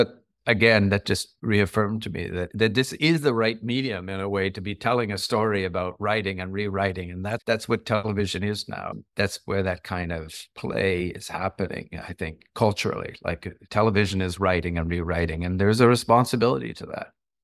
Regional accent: Toronto, Ontario, Canada; I grew up in Toronto, in Canada

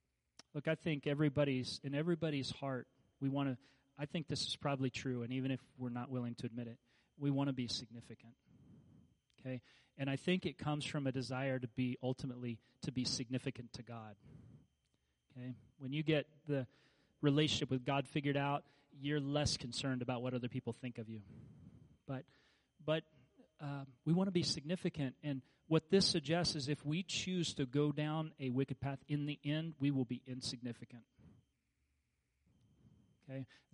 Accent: Kansas, United States; now in Alaska, United States; I grew up in Kansas where if there's a tree there, somebody planted it. And I live in Alaska now

